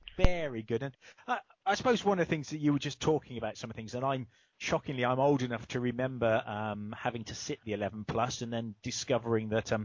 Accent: England, United Kingdom; I'm English.

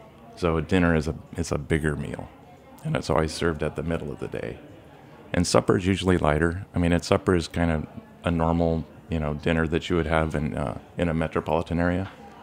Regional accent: Nebraska, United States; I grew up in Nebraska also, so I did what most young boys and girls do in Nebraska is go to University of Nebraska.

